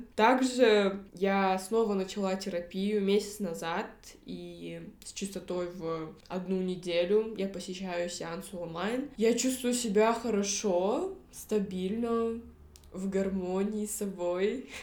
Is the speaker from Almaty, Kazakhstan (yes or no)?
yes; Almaty, Kazakhstan; вернулась в Алматы, и я поняла, насколько сильно я скучала по своему родному городу. И, конечно, звучу сейчас как типичная коренная алматинка в каком-то там поколении